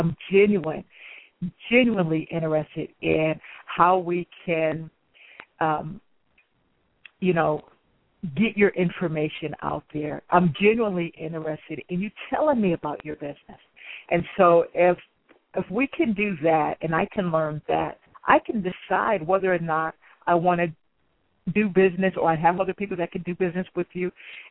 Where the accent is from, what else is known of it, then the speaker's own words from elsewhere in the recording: Illinois, United States; And if you don't know this and you're not in California, I'm actually from Illinois.